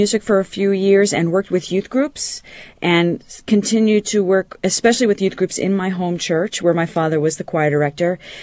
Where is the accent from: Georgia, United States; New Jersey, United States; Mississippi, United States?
New Jersey, United States; East Brunswick; I grew up in East Brunswick, but my home church was in Edison, New Jersey.